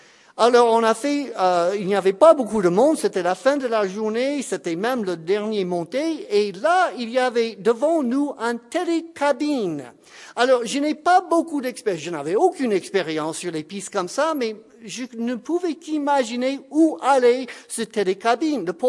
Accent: Florida, United States; French is a second language; moved away as an adult; venant de la Floride, ça serait une bonne aventure pour moi, parce que, bien entendu, là d'où je viens, il n'y a pas de neige, il n'y a pas de montagne.

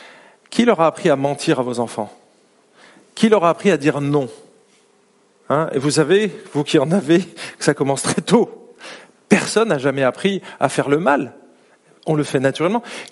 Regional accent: France; now in Switzerland; vous savez que nous, les Français, enfin, quand je dis nous, ici on est en Suisse, mais je parle en tant que Français

